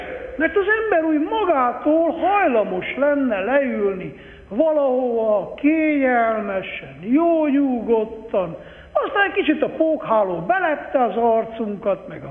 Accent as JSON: {"language": "Hungarian", "town": "Miercurea Ciuc", "region": "Harghita", "country": "Romania", "tie": "born or raised there", "said": "Én ottan Csíkszeredában, amikor felnőttem"}